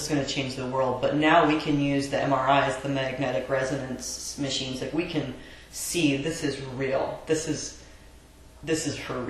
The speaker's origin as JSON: {"language": "English", "town": "Ketchikan", "region": "Alaska", "country": "United States", "tie": "born or raised there", "said": "I grew up in Alaska in this small town called Ketchikan."}